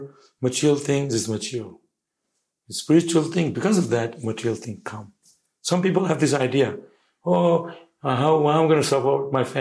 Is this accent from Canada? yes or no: no; Shantipur, West Bengal, India; now in Melbourne, Australia; I came from Shantipur. We began our story. It's a very simple village.